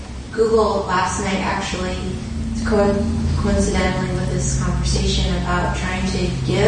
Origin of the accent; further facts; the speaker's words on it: Arlington, Virginia, United States; I am from, we're from Arlington, but she lives in Chicago, so I'm just visiting. The D.C. area wasn't hit very hard where we're from.